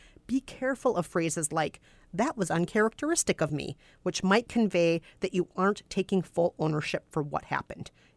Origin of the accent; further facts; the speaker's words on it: Minnesota, United States; Step one, being Minnesotan.